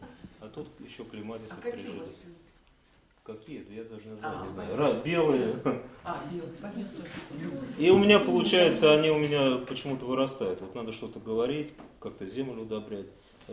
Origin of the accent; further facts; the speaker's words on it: Kaluga, Kaluga Oblast, Russia; also born or lived in Tambov / Ryazan; Из Калуги. Родился я в Тамбове, потом жил в Рязани. Родители в Москве МИД закончили и распределили в Рязань сначала, потом в Калугу.